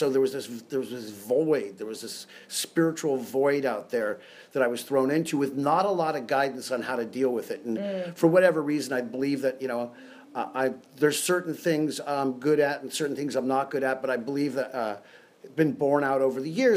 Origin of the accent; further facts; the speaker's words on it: United States; And I grew up in the North Valley, you know, maybe, you know, 15 miles from where we are here now.